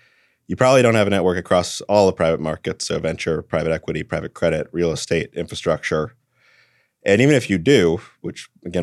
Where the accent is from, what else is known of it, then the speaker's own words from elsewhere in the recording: San Francisco, California, United States; I grew up in San Francisco, coming of age during the dot-com boom and bust.